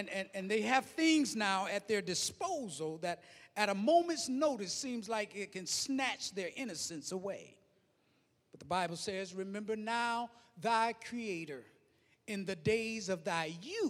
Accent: the South, United States; But I remember loving growing up in the South because, to me, you could also be close to nature.

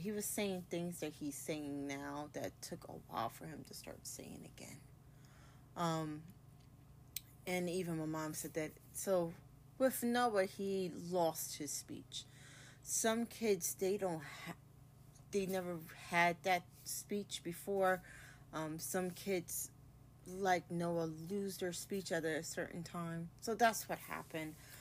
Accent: New Jersey, United States; I am from Jersey, the Jersey Shore to be specific.

